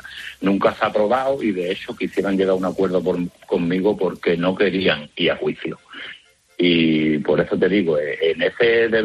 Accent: Málaga, Andalusia, Spain; Yo soy una persona que soy de Málaga, de Málaga, y te llamo desde Málaga

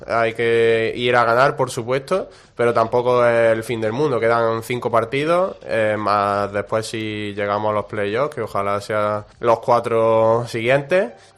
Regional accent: Málaga, Andalusia, Spain; also born or lived in Córdoba; Yo prácticamente me siento casi más malagueño que cordobés porque me he criado aquí desde pequeñito

